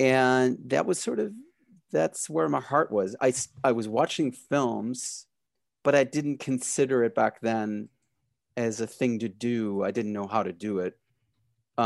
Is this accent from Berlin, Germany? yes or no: yes; Berlin, Germany; I grew up in Berlin in Germany, so I fell in love with this sort of French Belgian comics